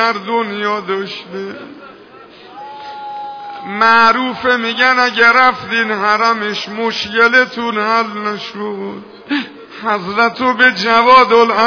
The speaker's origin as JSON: {"language": "Persian", "country": "Iran", "said": "خدا به ما ایرانی ها لطف کرد که قبر او رو تو مملکت ما قرار داده."}